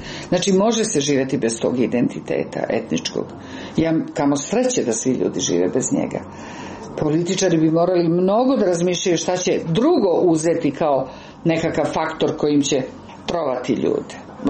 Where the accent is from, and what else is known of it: Belgrade, Serbia; born or raised there